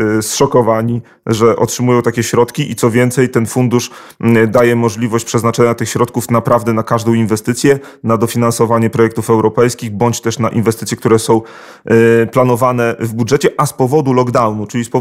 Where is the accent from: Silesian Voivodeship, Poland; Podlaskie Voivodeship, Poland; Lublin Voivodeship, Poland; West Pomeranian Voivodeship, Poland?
Lublin Voivodeship, Poland; Biała Podlaska; Na przykład moje rodzinne miasto Biała Podlaska otrzymało ponad 10 milionów złotych.